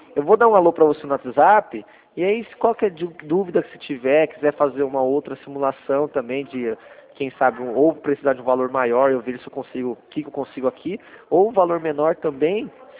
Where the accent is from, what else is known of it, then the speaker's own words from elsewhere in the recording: Santa Bárbara, São Paulo, Brazil; eu sou daqui de Santa Bárbara, não tô em Sumaré.